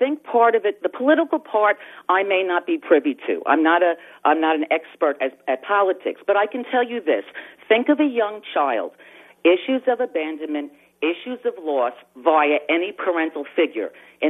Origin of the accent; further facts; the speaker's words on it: Flushing, New York, United States; And, in fact, I happen to be a Queens girl as well. I grew up in Flushing.